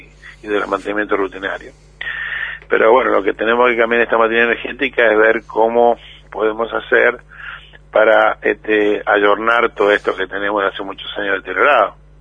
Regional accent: Comodoro Rivadavia, Chubut, Argentina; Ustedes bien saben que yo soy de Comodoro Rivadavia.

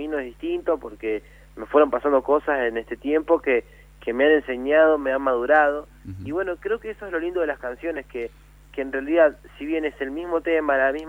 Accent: Florencio Varela, Buenos Aires Province, Argentina; born there; soy hincha de Defensa y Justicia, que es el equipo del barrio donde yo nací, de Florencio Varela, de Buenos Aires.

